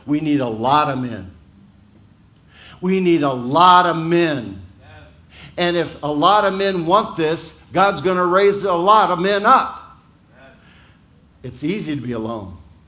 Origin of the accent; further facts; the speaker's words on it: Iowa, United States; And I grew up in Western Iowa, and, you know, I would see this scene all over my state.